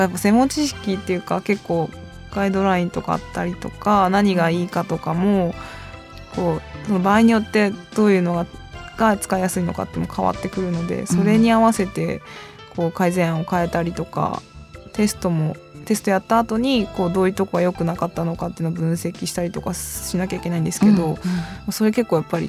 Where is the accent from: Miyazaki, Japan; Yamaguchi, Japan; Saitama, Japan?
Miyazaki, Japan; now in Tokyo, Japan; 地元は宮崎なんですけど。